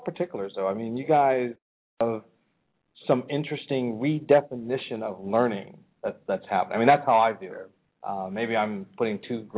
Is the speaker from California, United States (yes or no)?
yes; California, United States; I'm from California, as many of you know